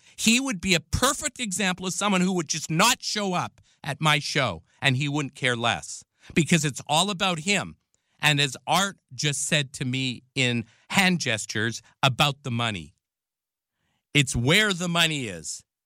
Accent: Canada; I'm just some Canadian kid who's just trying to learn about the world

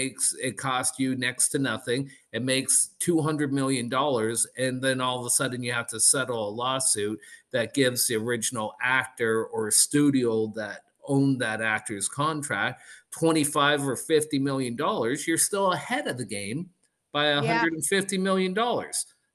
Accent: Canada; As a Canadian, I'm always happy for any of my old countrymen to go on and be as successful as they are.

